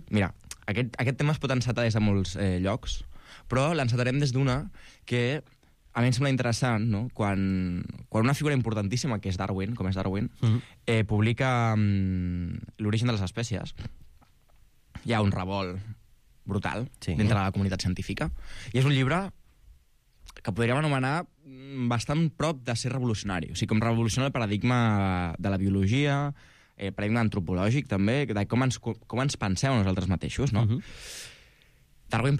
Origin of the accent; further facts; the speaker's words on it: Castelldefels, Catalonia, Spain; Clar, jo soc de Castelldefels, puc sí. fer Castefa, Gavà, Viladecans...